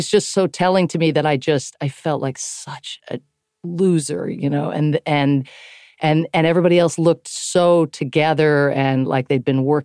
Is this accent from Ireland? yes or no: yes; Ireland; Being Irish, I have an awful lot of alcoholism, unfortunately, in my family